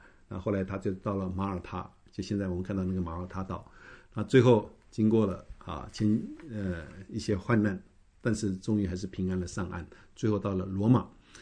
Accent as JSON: {"language": "Chinese", "country": "China", "lives_now": "United States", "said": "就好像我们当中有很多是我们在美国嘛，可是我们是中国人呢，我们是中国人，可是我们有美国的国籍"}